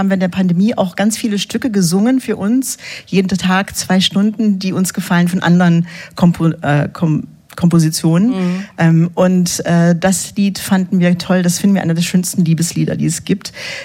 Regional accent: United States; Also ich bin ja in Amerika aufgewachsen und bin Armeekind. Wir sind jedes Jahr umgezogen.

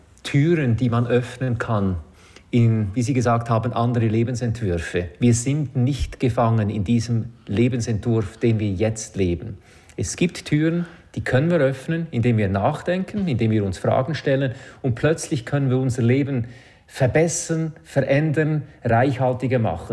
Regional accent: Central Switzerland, Switzerland; Ich bin aufgewachsen im Zentrum der Schweiz, urkatholisch, Innerschweiz.

